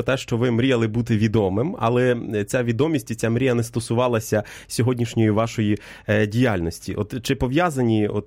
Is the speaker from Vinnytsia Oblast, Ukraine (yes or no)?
yes; Vinnytsia Oblast, Ukraine; я з Вінниччини походжу, але коли навчався в Ужгороді, то там ходив так само до греко-католицького храму